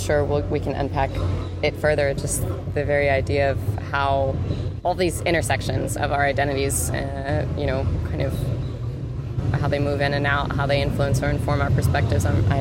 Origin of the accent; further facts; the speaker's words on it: the South, United States; So I grew up in the South, in the States, and it was highly conservative.